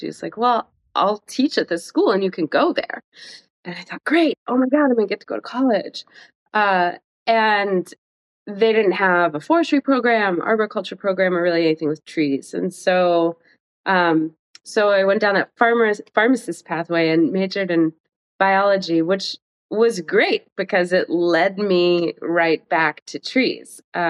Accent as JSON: {"language": "English", "region": "Tennessee", "country": "United States", "tie": "born or raised there", "said": "So I grew up in East Tennessee, outside of the Smoky Mountains in the hills."}